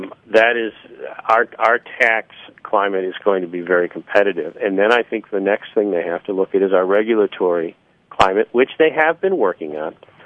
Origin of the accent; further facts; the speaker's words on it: Illinois, United States; I've been in this state for almost three decades. I'm a transplant. I'm from Illinois originally.